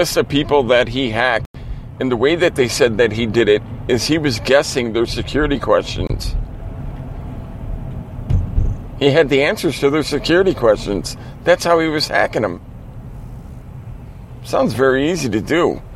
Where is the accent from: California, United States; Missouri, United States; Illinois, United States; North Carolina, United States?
Illinois, United States; Chicago; I mean, I live in Chicago. Well, not so much a city anymore, but I'm from Chicago.